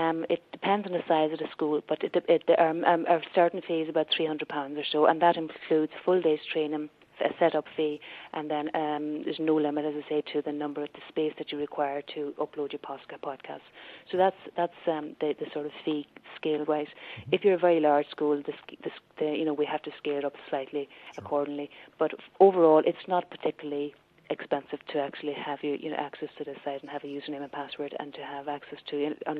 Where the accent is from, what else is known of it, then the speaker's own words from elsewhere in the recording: Tipperary, Ireland; I'm originally from Tipperary, so I'm very keen to see this used in the south of Ireland.